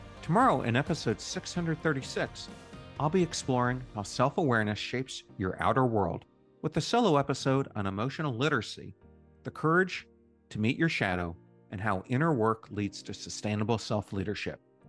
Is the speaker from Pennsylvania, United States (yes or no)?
yes; Pennsylvania, United States; Yeah, I grew up in Pennsylvania